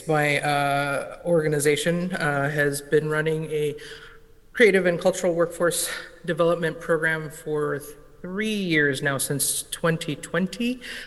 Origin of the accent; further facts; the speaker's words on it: Hawaii, United States; born there; I am actually originally born on the lands of the Kanaka Maoli in the islands of Hawaii, and then by way now of Seattle